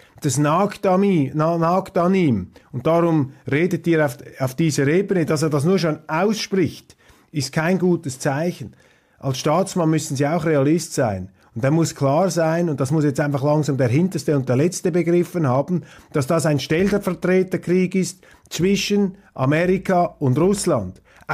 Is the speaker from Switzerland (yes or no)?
yes; Switzerland; Auf der anderen Seite muss ich jetzt aus Schweizer Sicht hinzufügen, als Schweizer